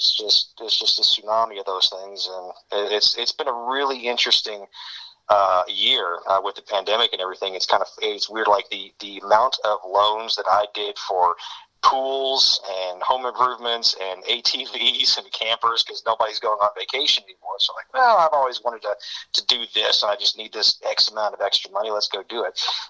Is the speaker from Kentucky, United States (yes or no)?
yes; Mount Sterling, Kentucky, United States; born there; I was born right here in Mount Sterling, Kentucky in 1982, and I've been in and out of Kentucky ever since.